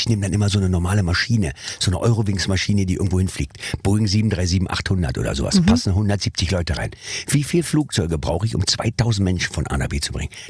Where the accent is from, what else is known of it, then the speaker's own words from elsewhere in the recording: Germany; wir sind Deutscher, wir sind Ausländer, in Spanien halt.